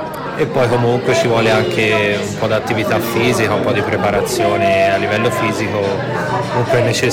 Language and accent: Italian; Prato, Tuscany, Italy; io sono di Prato.